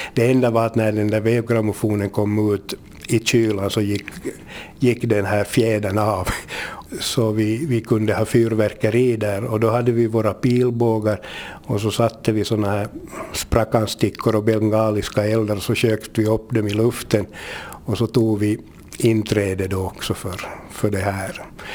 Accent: Vaasa, Ostrobothnia, Finland; jag är själv uppvuxen här i Vasa i det man kan kalla arbetarkvarteren, just där vid Stora Långgatan 60, så man hade ju inte levt i bomull hela livet

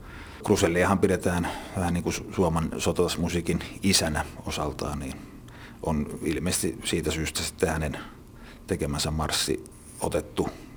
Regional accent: Kankaanpää, Satakunta, Finland; tuo ensimmäinen konserttihan meillä on torstaina tuolla Kankaanpäässä meidän kotikulmilla

